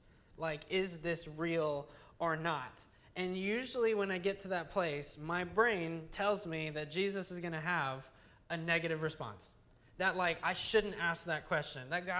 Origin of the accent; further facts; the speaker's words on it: United States; because we're American and we're prideful and I'm a guy